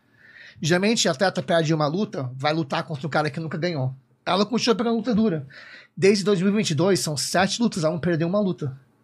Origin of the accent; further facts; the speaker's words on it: United States; Portuguese is a second language; mas eu sou americano